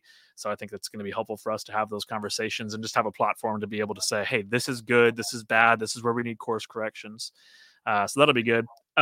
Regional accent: Houston, Texas, United States; I mean, I grew up in Metro Houston, so it's

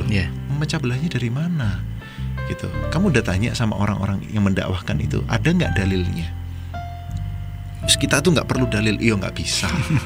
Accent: Malang, East Java, Indonesia; kalau ini bahasa orang Jawa ya, atau saya harus ngaku kalau saya orang Malang.

